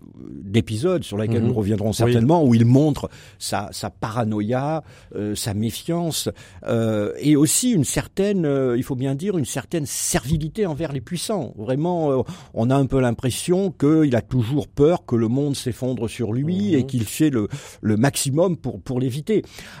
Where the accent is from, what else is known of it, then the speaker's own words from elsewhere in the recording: Marseille, Provence-Alpes-Côte d'Azur, France; born there; moi je suis né à Marseille donc il fallait vivre à coups de poing, il fallait être dur